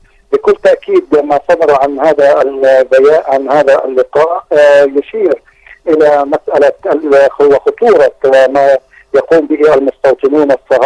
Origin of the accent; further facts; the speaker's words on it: Palestine; وعلينا كفلسطينيين أن نحسن هذا الصراع إلى صالحنا